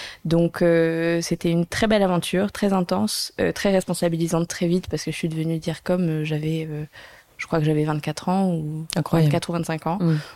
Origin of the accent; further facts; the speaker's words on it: Monaco; Alors, je viens de Monaco.